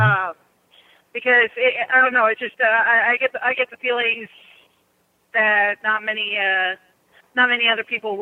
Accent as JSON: {"language": "English", "region": "California", "country": "United States", "said": "I'm actually truck driving in Oregon right now. I'm originally from California."}